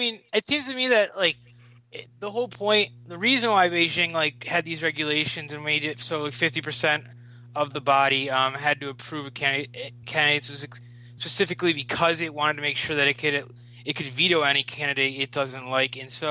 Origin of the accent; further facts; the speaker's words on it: Washington, District of Columbia, United States; from Washington.